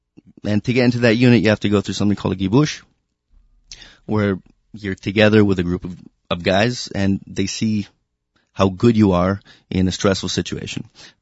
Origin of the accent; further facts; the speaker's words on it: Edison, New Jersey, United States; I grew up Reform in Edison, New Jersey.